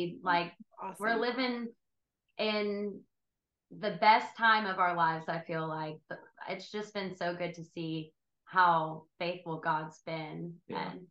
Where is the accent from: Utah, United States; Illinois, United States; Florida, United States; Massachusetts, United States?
Florida, United States; Panama City; now in Crestview, United States; We're originally from Panama City. We were on staff at High Praise Panama City.